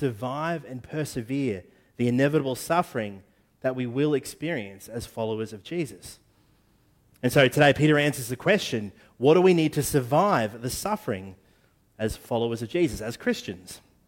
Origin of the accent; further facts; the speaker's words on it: Queensland, Australia; of the realities of growing up in North Queensland are cyclones, and it's cyclone season right at the minute.